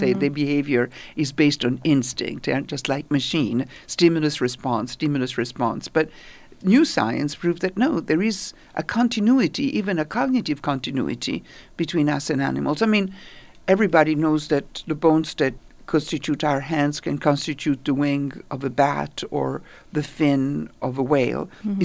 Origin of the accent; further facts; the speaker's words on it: Italy; I grew up in Italy.